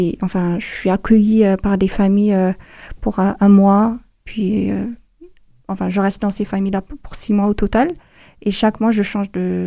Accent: Ethiopia; French is a second language; now in France; j'ai 25 ans. Je viens de l'Éthiopie. J'ai suivi mes études, tout le long de... J'ai suivi un cursus français. C'est pour ça que je parle français. Normalement, on ne parle pas français en Éthiopie.

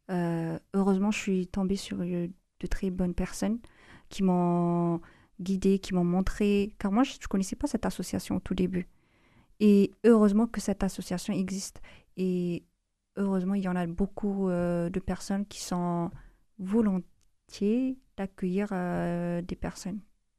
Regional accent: Ethiopia; now in France; j'ai grandi en Éthiopie et on connaît pas le racisme, en fait.

